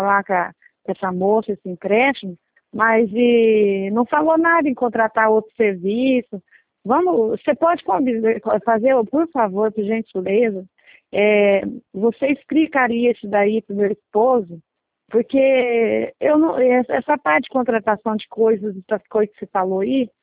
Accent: Bragança Paulista, São Paulo, Brazil; born there; O documento fala que é Pedra Bela, mas é que eu nasci em Bragança Paulista, mas é Pedra Bela que está no documento.

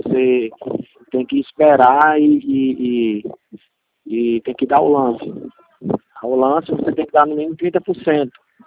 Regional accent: Natal, Rio Grande do Norte, Brazil; De Natal.

